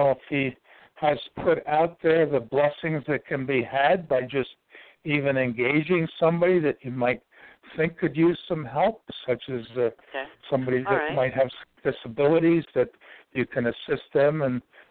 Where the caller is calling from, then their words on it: Ashland, Virginia, United States; The center of the universe. That's what they call Ashland, Virginia.